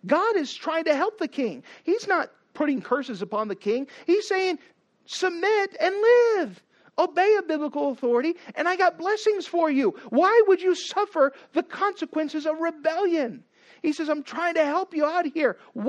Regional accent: Texas, United States; Growing up in Texas, and my parents said, guess what, you're going to bed at 8 o'clock

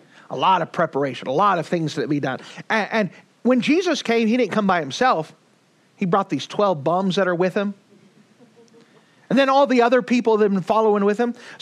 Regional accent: Phoenix, Arizona, United States; Now, I come from Phoenix, so we have special architecture.

